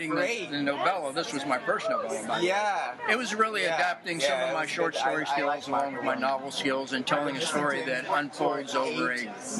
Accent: Kentucky, United States; I grew up in Kentucky, so I had some early experiences with, you know, religious fanaticism.

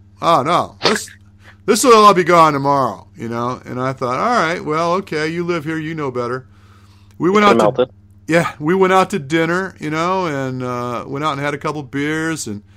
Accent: Michigan, United States; moved away; But I realize I was raised in Michigan, and I left.

